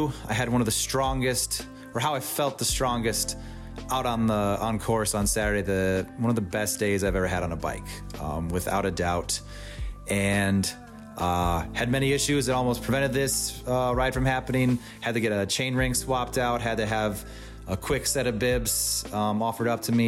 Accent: Comstock Park, Michigan, United States; I'm from Comstock Park, Michigan.

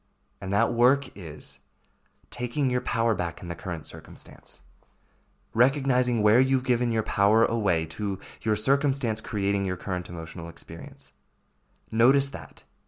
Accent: United States; And I live in Europe, even though I'm American

